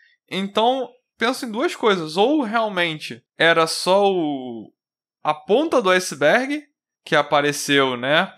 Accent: Brazil; eu não sei se é porque eu sou brasileiro

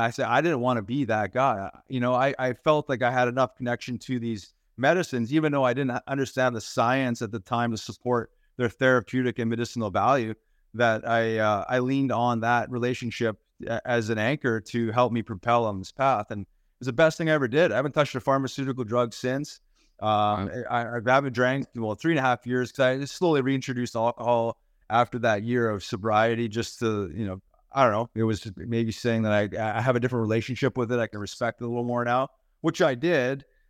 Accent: Winnipeg, Manitoba, Canada; I'm from Winnipeg, one of the largest hemp food companies on the planet, Manitoba Harvest.

